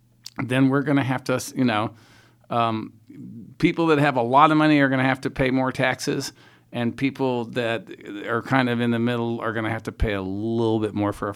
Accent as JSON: {"language": "English", "town": "San Antonio", "region": "Texas", "country": "United States", "tie": "born or raised there", "said": "and I grew up in San Antonio, Texas."}